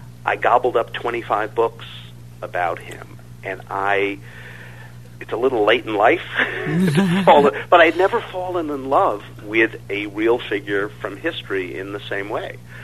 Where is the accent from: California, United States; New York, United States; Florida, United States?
New York, United States; Manhattan; I mean, I'm from Manhattan, and so we have known Trump very well since the 70s.